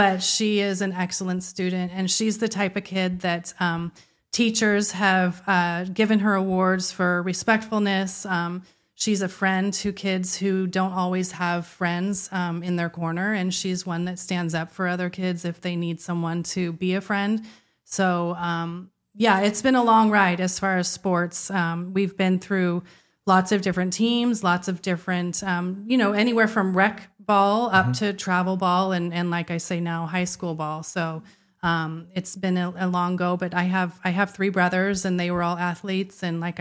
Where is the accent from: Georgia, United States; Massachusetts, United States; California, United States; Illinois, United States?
California, United States; Newport Beach; Lived in the Orange County, Newport Beach, Irvine area. That's mm-hmm. where he and I both grew up.